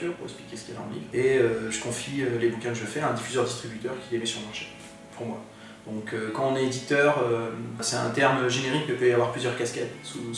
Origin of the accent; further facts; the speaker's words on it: Issoudun, Centre-Val de Loire, France; à Issoudun, d'où je viens, dans le Berry, parce que je suis alsacien, je viens de Berry.